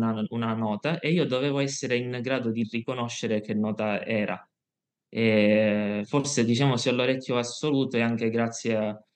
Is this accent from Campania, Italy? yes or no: no; Gela, Sicily, Italy; born there; Che da Gela, il mio paese di nascita, mi portavano per 3 volte alla settimana a Catania